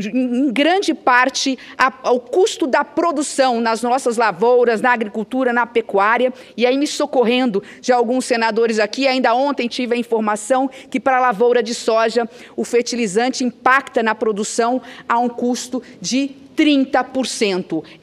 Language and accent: Portuguese; Três Lagoas, Mato Grosso do Sul, Brazil; no nosso estado, nosso querido Mato Grosso do Sul, na minha cidade natal, senadora Vanessa, a cidade de Três Lagoas